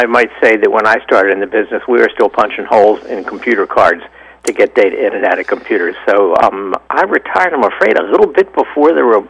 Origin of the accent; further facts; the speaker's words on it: Baltimore, Maryland, United States; I'm from Baltimore City. My wife and I spent 30 years of our life in downtown Baltimore in an historic home.